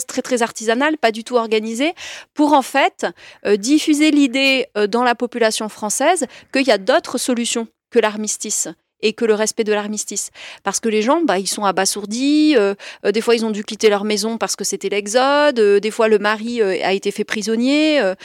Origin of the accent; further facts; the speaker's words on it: Auvergne-Rhône-Alpes, France; La Roquebrune, c'est dans le Cantal et moi je viens du Cantal.